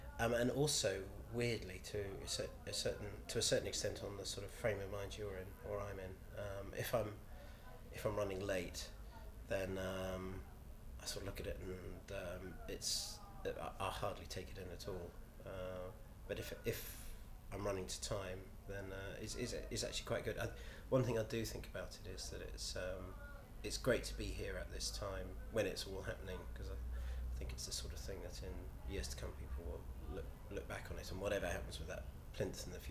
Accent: Lewes, South East England, United Kingdom; I'm 49 and I'm from Lewes in East Sussex.

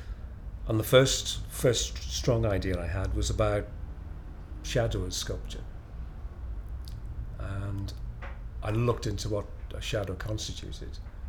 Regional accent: Wrexham, Wales, United Kingdom; I'm 56 years old. I'm from Wrexham in North Wales.

